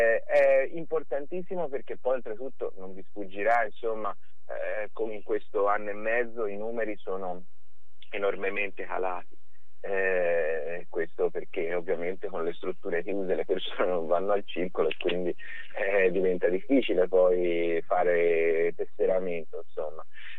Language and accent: Italian; Tuscany, Italy; soprattutto dalle nostre parti, in provincia di Firenze